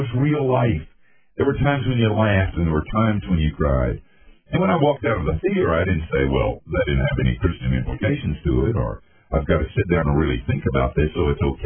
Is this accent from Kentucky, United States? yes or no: no; Asheville, North Carolina, United States; I went back to my hometown of Asheville sometimes. And the last time I was back there, I went to my home church, Trinity Methodist.